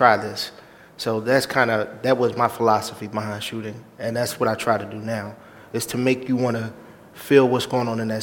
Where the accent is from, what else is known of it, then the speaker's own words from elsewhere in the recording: Philadelphia, Pennsylvania, United States; I came from North Philadelphia, around Broad and Erie.